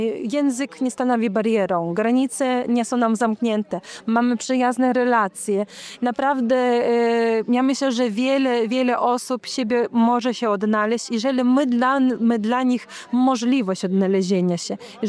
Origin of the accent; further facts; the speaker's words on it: Lithuania; ja jestem Polakiem z Litwy, jest mocniejsza niż ja by się czuł tylko Litwinem albo tylko Polakiem. Ja mam w sercu dwie ojczyzny, które oczywiście bardziej jest to miejsce, gdzie ja się urodziłam